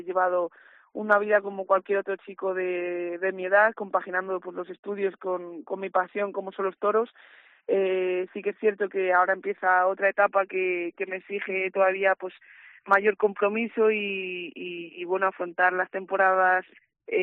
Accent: Salamanca, Castile and León, Spain; ahora mi presentación en Salamanca, que es mi tierra

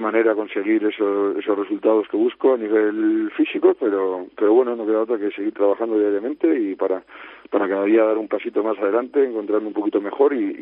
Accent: Madrid, Community of Madrid, Spain; yo por suerte soy de Madrid

